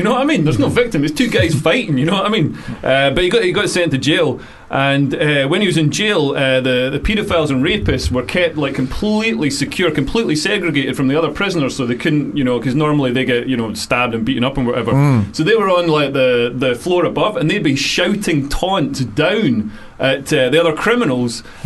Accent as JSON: {"language": "English", "region": "Scotland", "country": "United Kingdom", "said": "I'm Scottish. I'm not going to pay for a taxi. I get the bus."}